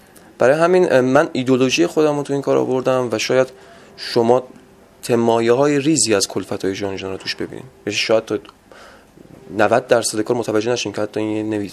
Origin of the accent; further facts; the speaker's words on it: Kermanshah, Iran; با اینکه خودم کرمانشاهی هستم